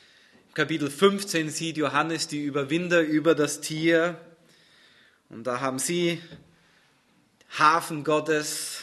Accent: Austria; Ich komme aus Österreich, deswegen liebe ich die Berge.

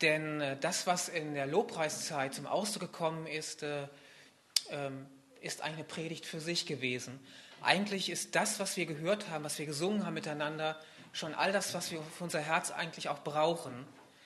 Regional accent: Waldeck, Hesse, Germany; moved away as an adult; Ich bin 43 Jahre alt, bin aufgewachsen in Walleck am Edersee im Nordhessischen. Eine wunderschöne Gegend übrigens.

